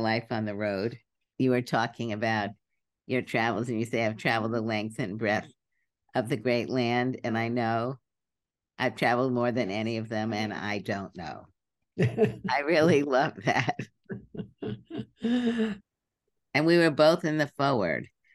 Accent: Brooklyn, New York, United States; So I grew up on East 38th Street between Avenue D and Foster.

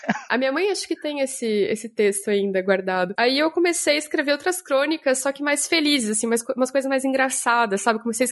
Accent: Porto Alegre, Rio Grande do Sul, Brazil; Eu sou de Porto Alegre, né?

